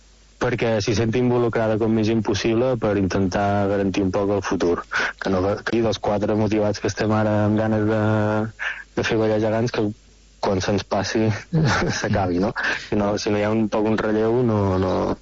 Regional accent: Reus, Catalonia, Spain

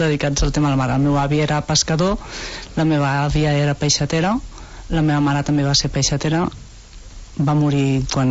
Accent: Tarragona, Catalonia, Spain; born there; vaig néixer a Tarragona, tinc molta vinculació amb el barri del Serrallo, que els meus avis materns eren del Serrallo

